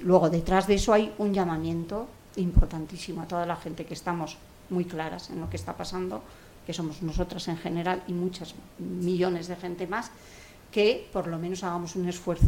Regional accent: Basque Country, Spain; Porque nosotras, fíjate que somos vascas

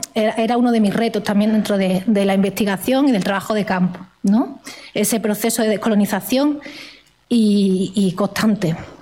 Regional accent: Andalusia, Spain; now in Vitoria, Spain; No era lo mismo ser andaluza aquí en Vitoria que ser andaluza en el Poniente. Mi clase, ¿no?, como de clase obrera, ¿no?, vengo de clase obrera, ¿no?, de un barrio obrero, de una familia obrera.

